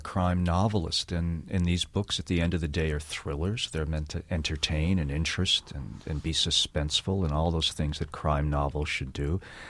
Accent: United States; I'm an American, and I'm a fiction writer.

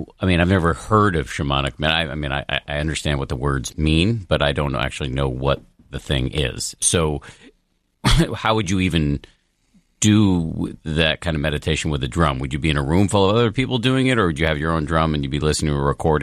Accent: Newton, Massachusetts, United States; Oh, okay. I grew up in Newton, not far away.

